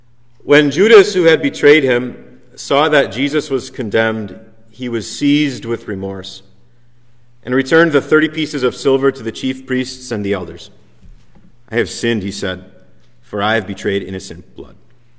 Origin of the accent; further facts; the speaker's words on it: Wisconsin, United States; And I'm from a little tiny town in northern Wisconsin.